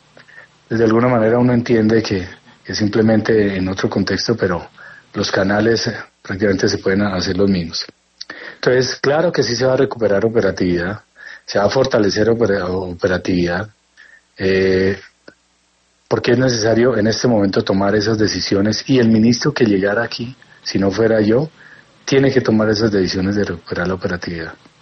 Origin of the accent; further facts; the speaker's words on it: Colombia; Yo soy netamente un colombiano preocupado por la seguridad y defensa nacional.